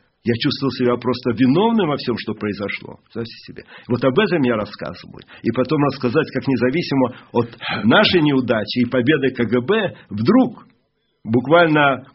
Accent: Latvia; Ну, вообще-то, я из Латвии.

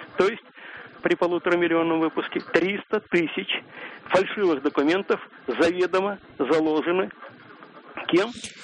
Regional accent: Saint Petersburg, Russia; я из Петербурга.

